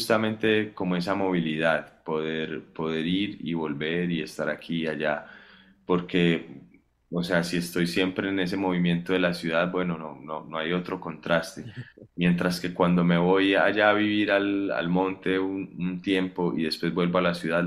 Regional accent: Medellín, Antioquia, Colombia; yo soy de Medellín. Estaba viviendo ahí los últimos, estuve viviendo 5 años en Medellín, me fui 3 años a 1 hora de Medellín, como un poco ya en la montaña

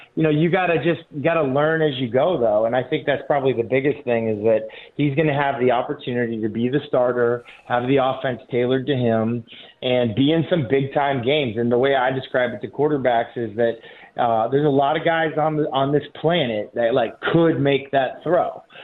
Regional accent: Boston, Massachusetts, United States; Oh, yeah. I'm from Boston. The term there in Boston is math hole.

